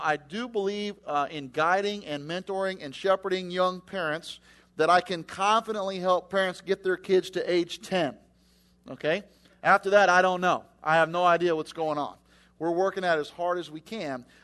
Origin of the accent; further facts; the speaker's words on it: West Palm Beach, Florida, United States; also born or lived in Louisville; I'm from West Palm Beach, as Dan said before we got up here.